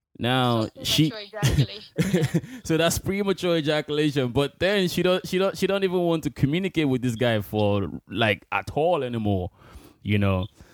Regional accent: Nigeria; I'm from Nigeria, right?

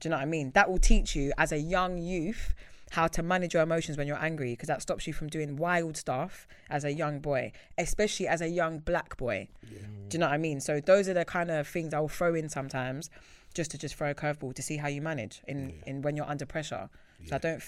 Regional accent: Croydon, London, United Kingdom; I grew up in Croydon. So like you're around a lot of high pressured scenarios all the time.

